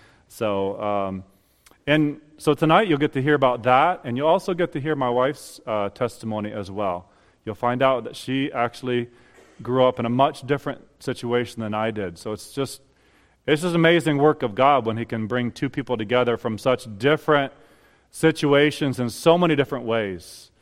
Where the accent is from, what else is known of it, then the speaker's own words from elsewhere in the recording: Grand Rapids, Michigan, United States; And we come from Grand Rapids, Michigan, and so our ministry is a little bit different than a typical missionary.